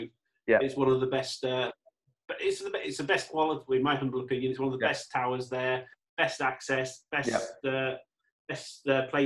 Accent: England, United Kingdom; now in United Arab Emirates; I'm English and I come from a farm in England, so I like my privacy.

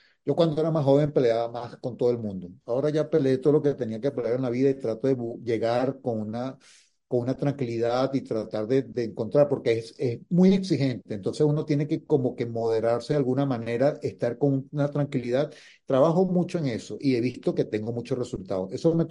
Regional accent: Barquisimeto, Lara, Venezuela; born there; moved away; also born or lived in Caracas, Venezuela; las raíces fueron en Venezuela. Y si bien nací en Barquisimeto, Caracas significó mucho para mí

